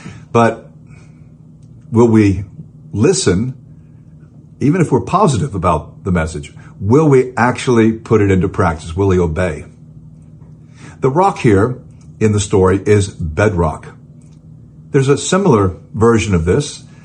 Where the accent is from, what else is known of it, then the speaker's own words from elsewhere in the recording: Florida, United States; now in North Carolina, United States; American state of North Carolina. It's not my home state, that's Florida